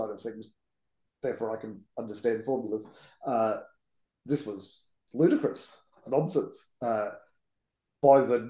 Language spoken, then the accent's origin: English; Queensland, Australia; But I grew up in Queensland. In my high school years was in the 70s.